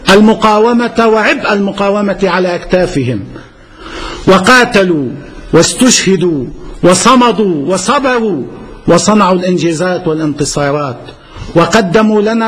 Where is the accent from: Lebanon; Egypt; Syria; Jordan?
Lebanon